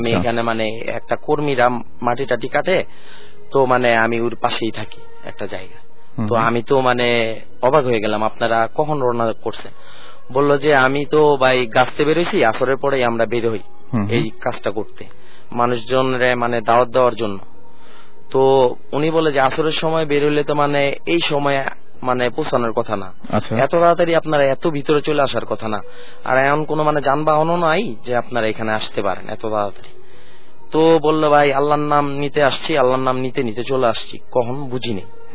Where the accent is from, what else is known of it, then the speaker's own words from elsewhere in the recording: Narayanganj, Dhaka Division, Bangladesh; আমি নারায়ণগঞ্জ মাঝদার থেকে আসছি।